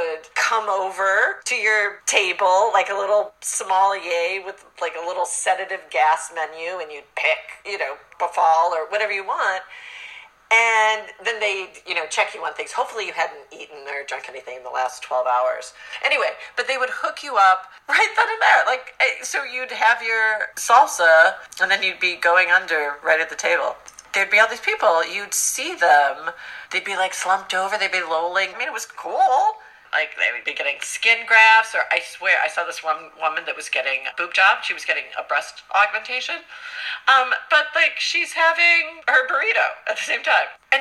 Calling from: Los Angeles, California, United States; Hey, you guys. I'm calling from Los Angeles. I'm a big fan of the show.

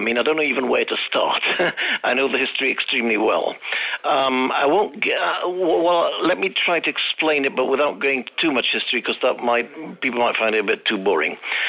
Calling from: Calgary, Alberta, Canada; from Calgary again.

